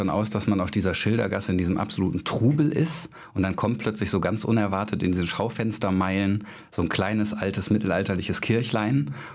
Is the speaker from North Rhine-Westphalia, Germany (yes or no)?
yes; Duisburg, North Rhine-Westphalia, Germany; Ich komme aus Duisburg, da habe ich natürlich auch eine Heimatkirche.